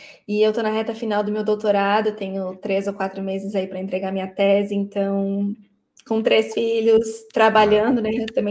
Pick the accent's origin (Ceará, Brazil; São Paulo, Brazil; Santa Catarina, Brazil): Santa Catarina, Brazil; Imbituba; moved away as an adult; now in Australia; Sou natural de Imbituba